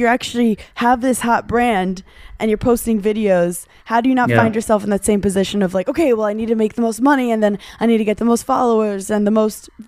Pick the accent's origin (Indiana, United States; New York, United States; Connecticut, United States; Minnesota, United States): New York, United States; I grew up in New York